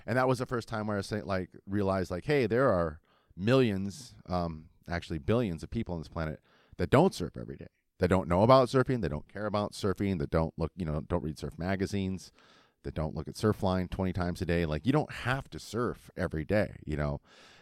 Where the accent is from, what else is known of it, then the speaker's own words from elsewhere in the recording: Huntington Beach, California, United States; I was born and raised on Huntington Beach, and I surfed here, and I went to, Smith and Dwyer Middle School and Huntington Beach High School.